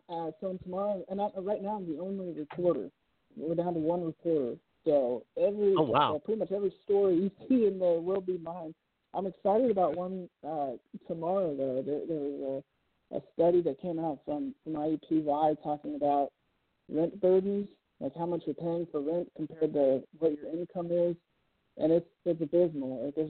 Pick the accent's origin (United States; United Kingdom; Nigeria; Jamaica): United States; Fort Wayne, Indiana; But I grew up around Fort Wayne, where the Comets are, and the Comets are traditionally pretty good.